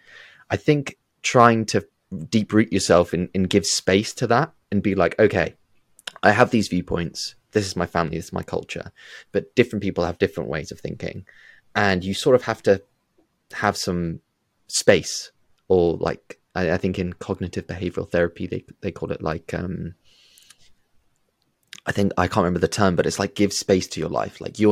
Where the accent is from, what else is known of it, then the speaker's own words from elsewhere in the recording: United Kingdom; growing up in the West, in the UK. But, you know, my family's very deep rooted, like I'm a third generation immigrant.